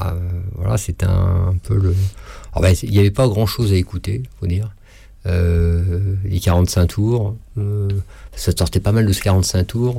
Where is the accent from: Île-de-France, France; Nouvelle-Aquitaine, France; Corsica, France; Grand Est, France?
Île-de-France, France; Paris; Enfin, moi, en tant que petit Parisien, je connaissais des groupes.